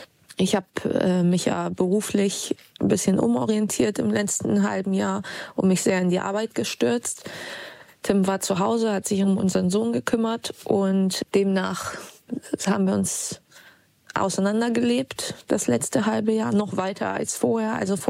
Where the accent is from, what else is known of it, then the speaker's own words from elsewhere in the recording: Bremen, Germany; bin 37 Jahre alt. Ich komme aus Bremen.